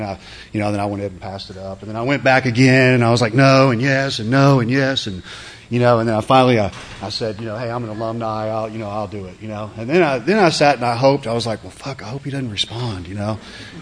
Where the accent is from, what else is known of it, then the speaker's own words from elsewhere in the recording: Kyle, Texas, United States; also born or lived in Austin; I'm from Austin, or I got here in the 70s, and I grew up out in Kyle. We had a 112-acre dairy farm that I grew up on as a kid.